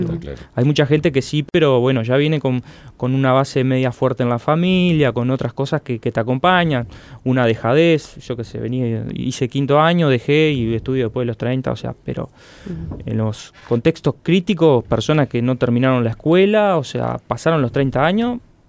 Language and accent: Spanish; Rivera, Uruguay; now in Montevideo, Uruguay; O sea, yo cuando vine acá, que llegué de Rivera, miraba la escalera mecánica